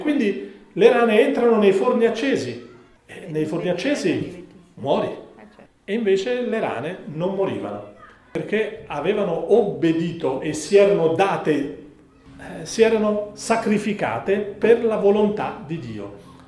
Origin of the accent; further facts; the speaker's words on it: Rome, Lazio, Italy; now in Padua, Italy; Io sono romano di origine e a Padova, per tradizione familiare a casa mia solamente